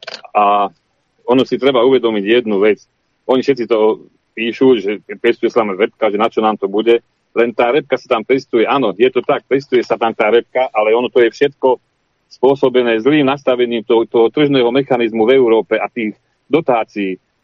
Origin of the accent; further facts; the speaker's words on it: Šurany, Nitra Region, Slovakia; Pracujem v poľnohospodárstve, pochádzam zo Šurian, narodil som sa tu, žijem tu celý svoj život od 86. roku